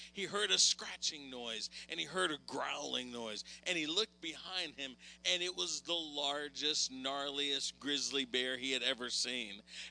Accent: Dayton, Ohio, United States; also born or lived in Tulsa / Colorado; We grew up in Ohio. We lived and were born and raised in Dayton. And I went off to Oral Roberts University, so I spent some time in Tulsa

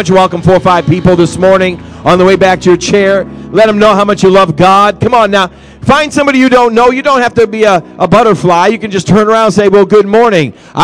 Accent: Massachusetts, United States; I grew up in Massachusetts, and I remember our house where I grew up

